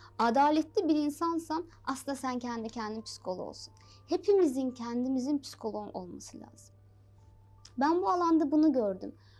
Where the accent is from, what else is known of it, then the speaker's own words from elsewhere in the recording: Azerbaijan; now in Turkey; aslen Azerbaycanlıyım.